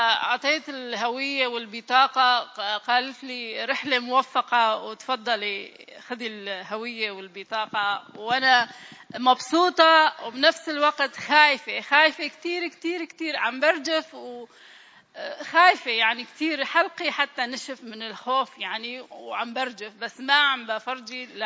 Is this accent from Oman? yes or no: no; Syria; عرف أنه أنا سورية بس عم بحكي هيك